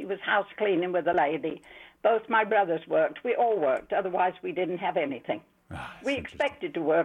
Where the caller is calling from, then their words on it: London, United Kingdom; I'm originally from England and from London.